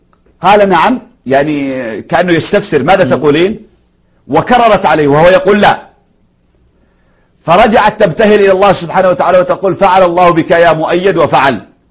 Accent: Yemen; عندنا في اليمن

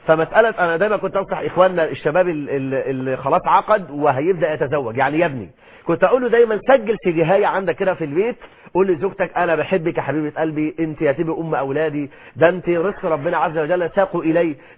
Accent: Egypt; ونرى كثير جدا جدا عندنا في مصر 9 مليون امرأة مطلقة

